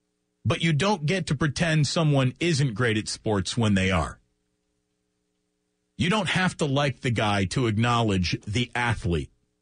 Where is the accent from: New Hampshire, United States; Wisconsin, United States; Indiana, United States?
Indiana, United States; I'm not going to call it the most knowledgeable basketball crowd that I've ever seen because I'm from Indiana.